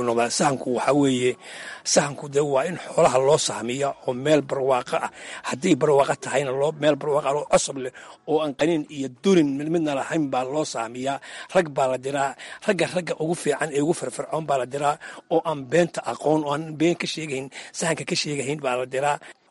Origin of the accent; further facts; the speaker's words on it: Buuhoodle, Togdheer, Somalia; waxaan ku dhashay magaalada buuhoodla weli khaasan wuliwul baan ku dhashay halkaasaan kusoo barbaaray